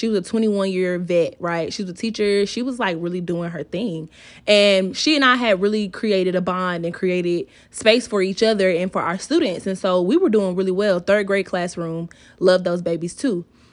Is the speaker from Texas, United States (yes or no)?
no; Decatur, Georgia, United States; now in Kansas City, United States; I am still in the adjustment phases of living here in Kansas City, Missouri. If you are unaware, I am from Decatur, Georgia. So that is a city in the metropolitan area of Atlanta, just to be specific